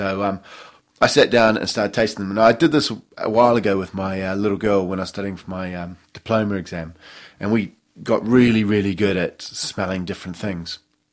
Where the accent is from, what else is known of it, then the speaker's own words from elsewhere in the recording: New Zealand; I'm from New Zealand, so we used to call some wines hock